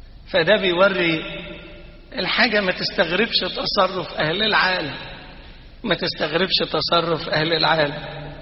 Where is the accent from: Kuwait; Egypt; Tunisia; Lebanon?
Egypt; Upper Egypt; كان عندنا في الصعيد يقول لك إن حبك أكلك وإن كرهك قتلك